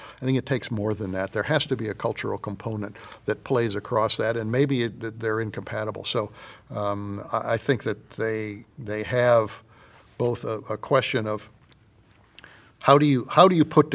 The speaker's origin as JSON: {"language": "English", "region": "Illinois", "country": "United States", "tie": "born or raised there", "said": "I remember talking to a couple of older guys in my home state of Illinois back in the early summer"}